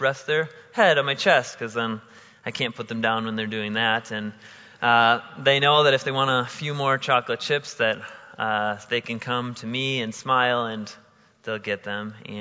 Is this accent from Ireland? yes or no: no; Wisconsin, United States; So I grew up in the Christian Reformed denomination in a small town in Wisconsin.